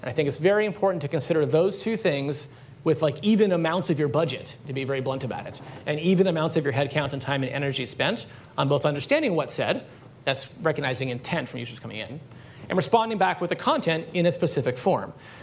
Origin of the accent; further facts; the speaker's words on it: California, United States; accent: New Yorker; In the beach in Southern California.